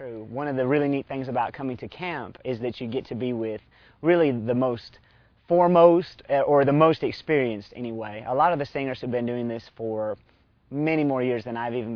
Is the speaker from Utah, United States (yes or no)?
yes; Utah, United States; I grew up in Utah.